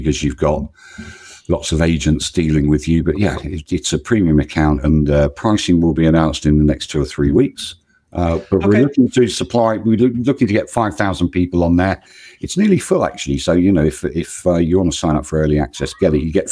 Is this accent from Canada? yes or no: no; United Kingdom; That's very sounding very American of me, you know, being British.